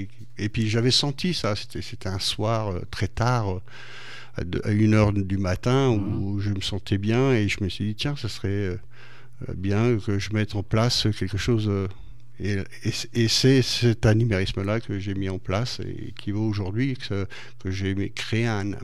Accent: Normandy, France; now in Saint-Georges-l'Agricole, France; Moi, je suis normand.

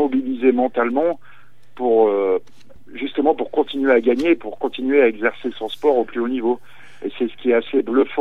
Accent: Brioude, Auvergne-Rhône-Alpes, France; Donc, je suis originaire de Brioude et...

